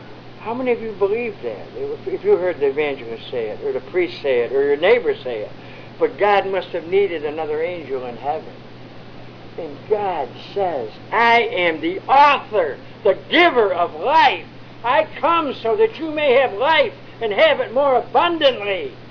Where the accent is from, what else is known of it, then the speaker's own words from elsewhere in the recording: New York, United States; I couldn't go back to my hometown in New York.